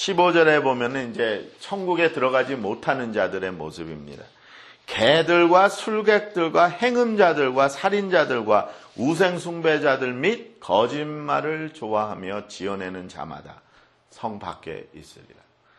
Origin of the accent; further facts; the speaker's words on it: United States; 근데 나도 미국 사람이니까.